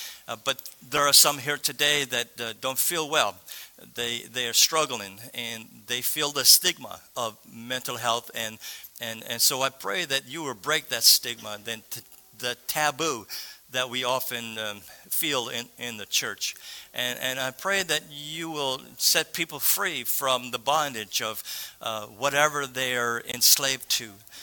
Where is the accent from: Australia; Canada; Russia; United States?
Canada; Nova Scotia; We have had many friends who in the Maritime, we're from Cape Breton Island.